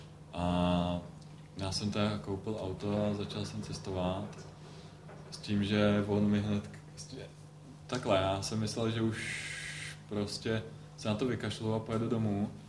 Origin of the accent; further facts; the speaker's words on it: Bohemia, Czechia; slyšel, že jsme z Čech